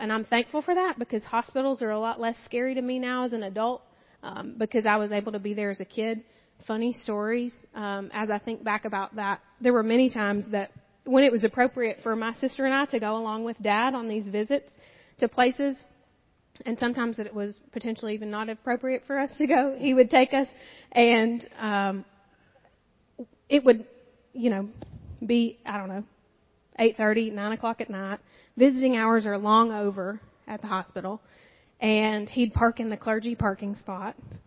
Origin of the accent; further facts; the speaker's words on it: Knoxville, Tennessee, United States; I was born here in Knoxville. I grew up in the Oakwood-Lincoln Park area. I graduated from Fulton.